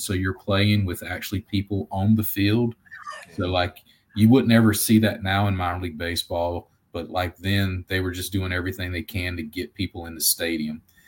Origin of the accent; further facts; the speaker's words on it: North Carolina, United States; I was always a Michael Jordan fan growing up in North Carolina.